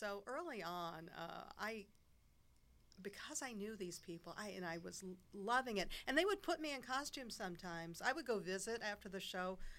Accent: Cincinnati, Ohio, United States; I'm from the Cincinnati area, and so I needed a summer job before I went to college

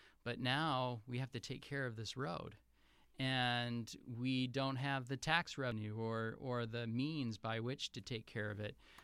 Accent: Appleton, Wisconsin, United States; I am actually originally from the Appleton area

